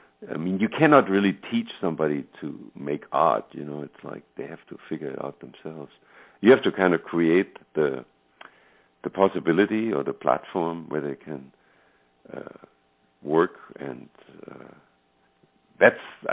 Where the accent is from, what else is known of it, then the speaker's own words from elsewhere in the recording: Germany; English is a second language; I come from Germany where, you know, basically tuition is free for everybody